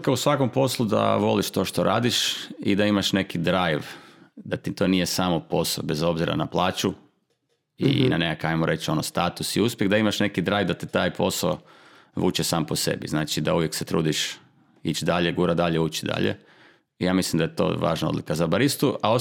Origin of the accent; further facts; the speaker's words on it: Zagreb, City of Zagreb, Croatia; rođen sam u Zagrebu, živim u Zagrebu, volim Zagreb